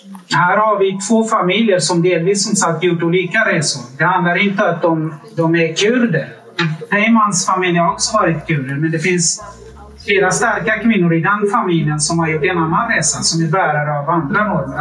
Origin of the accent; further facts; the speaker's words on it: Umeå, Västerbotten County, Sweden; i min hemstad Umeå